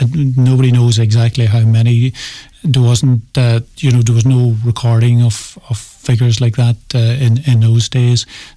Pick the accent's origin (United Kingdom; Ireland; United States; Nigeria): Ireland; Dunkaneely, Ulster; Well, I'm originally from Dunkaneely, and Darney Pier in Brooklis is less than a mile away from me.